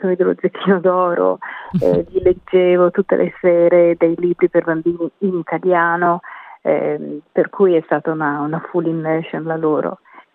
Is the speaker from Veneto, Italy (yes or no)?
no; Milan, Lombardy, Italy; moved away as an adult; now in Penola, Australia; Vengo da Milano e il primo anno mi sono trasferita qui nel gennaio 2006, il primo anno ho abitato ad Adelaide. E poi nel 2007, l'anno dopo, mi sono trasferita a Penola, a 400 km a sud di Adelaide